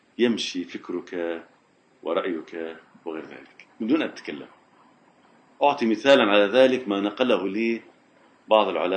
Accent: Najaf, Najaf Governorate, Iraq; في عندنا في النجف كان هناك من التيبت طلاب كثيرين

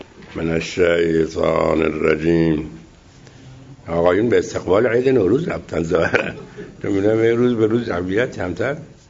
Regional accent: Iran; منم هم خب بچه ایرانم دیگه و بودم هم قبل زمان شاه،

